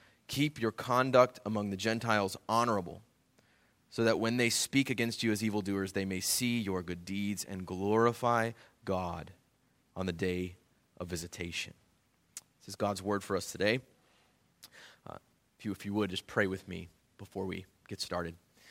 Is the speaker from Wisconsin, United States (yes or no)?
yes; Racine, Wisconsin, United States; She's actually from Racine. We're both from Racine, which is kind of neat.